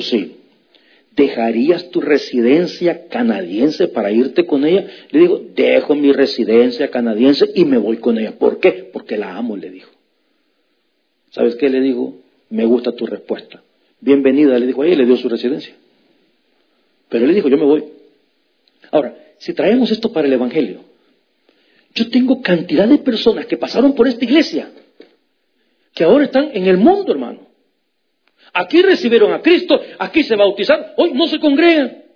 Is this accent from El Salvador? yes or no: yes; El Salvador; Yo estaba platicando con un hermano allá en mi país, en El Salvador.